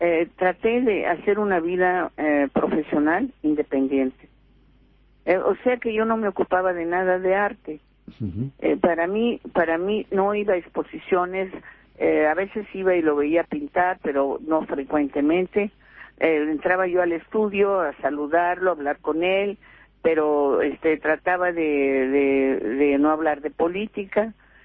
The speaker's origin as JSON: {"language": "Spanish", "country": "Mexico", "said": "mestizo, como somos todos los mexicanos"}